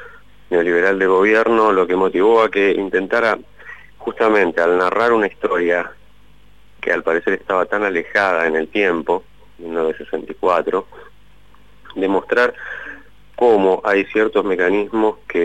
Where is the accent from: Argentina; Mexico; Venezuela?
Argentina; Puerto Iguazú, Misiones; yo soy de Puerto Iguazú y la realidad de la historia brasileña en la triple frontera en mi infancia era como muy normal para nosotros